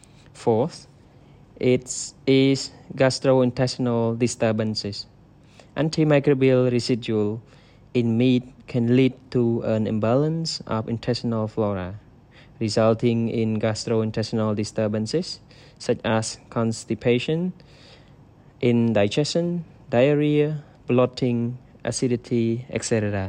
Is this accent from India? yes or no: no; Cambodia; English is a second language; We are from Cambodia, and we are currently studying at Royal University of Agriculture, Faculty of Veterinary Medicine.